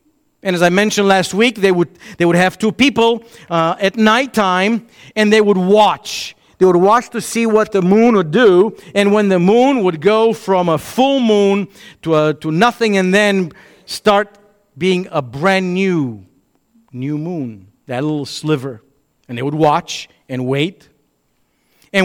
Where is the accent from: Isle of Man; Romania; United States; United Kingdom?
Romania; I grew up back in Romania, and in our Baptist church